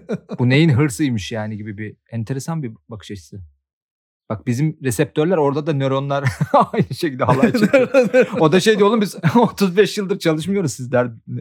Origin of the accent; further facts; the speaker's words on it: Konya, Turkey; Ay evet. Memleketim Konya. Ya. Konyalı